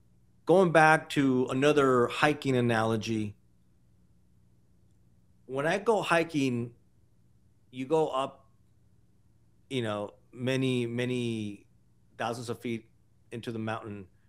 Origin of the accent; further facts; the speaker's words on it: Mexico; I grew up poor, I grew up in Mexico, and I didn't have a mentor